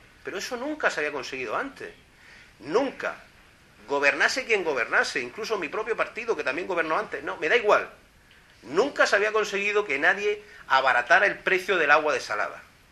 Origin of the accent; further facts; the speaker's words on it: Puerto Lumbreras, Region of Murcia, Spain; Sabéis que yo soy de Puerto Lumbreras, yo he trabajado en la agricultura.